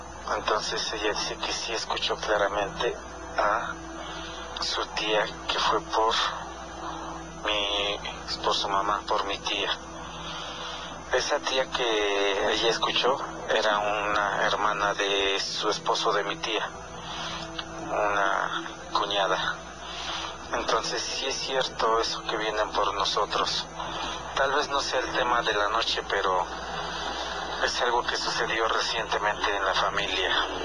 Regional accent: Real del Monte, Hidalgo, Mexico; de Real del Monte.

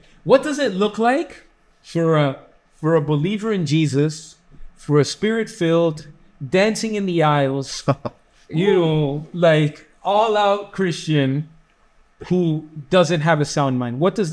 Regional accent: Canada; because I was born and raised in Canada, now that I'm preaching in English, it's starting to take a more natural tone.

